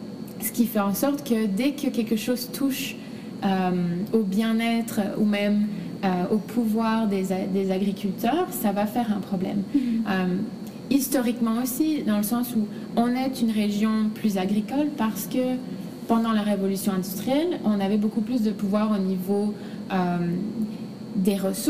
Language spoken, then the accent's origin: French; Wallonia, Belgium; Donc, en tant que Wallonne, finalement, c'est pas tellement le fait que je sois Wallonne qui me pousse à dire que ces manifestations étaient fondées.